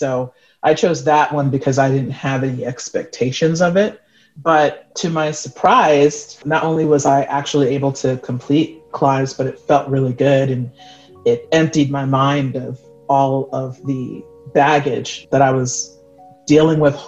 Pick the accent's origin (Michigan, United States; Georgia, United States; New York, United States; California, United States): New York, United States; New York City; Growing up in New York City, I lived a very urban life in a three-family brownstone in Flatbush, New York.